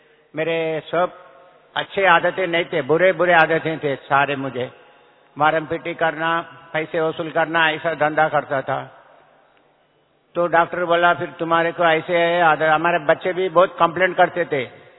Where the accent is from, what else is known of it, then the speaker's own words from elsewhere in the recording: Hyderabad, Telangana, India; मैं हैदराबाद का रहने वाला हूं।